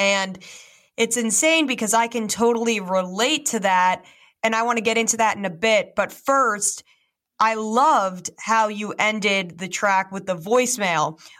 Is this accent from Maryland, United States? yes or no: no; New Jersey, United States; And I'm from New Jersey originally. So, I mean, I had gone away to college, but it was still on the East Coast.